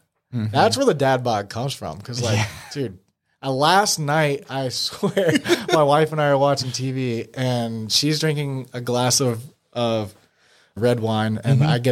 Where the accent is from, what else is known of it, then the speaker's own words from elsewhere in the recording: Charlotte, North Carolina, United States; Charlotte.